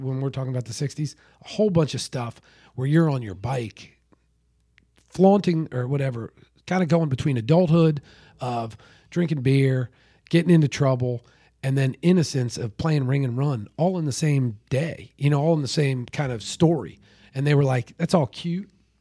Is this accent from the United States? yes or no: yes; Towson, Maryland, United States; I grew up in the Baltimore area. Towson is the neighborhood. Okay. Which is a lacrosse neighborhood, kind of.